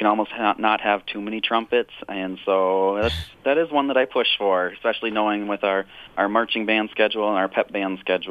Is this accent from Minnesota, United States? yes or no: yes; Clinton, Minnesota, United States; Originally, I'm from Clinton, Minnesota, a Clinton Graceville Beardsley graduate.